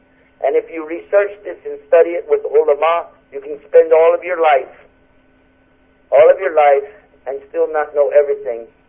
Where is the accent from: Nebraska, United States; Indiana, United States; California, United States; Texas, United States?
Texas, United States; And I saw it in Texas. I'm from Texas originally.